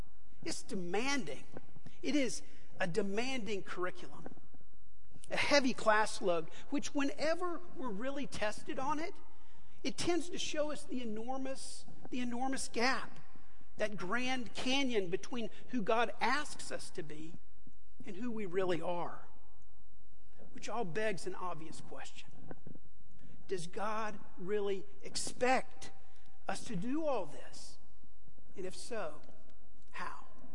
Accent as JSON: {"language": "English", "town": "Houston", "region": "Texas", "country": "United States", "said": "And I told him I was a minister from Houston and why I was in town."}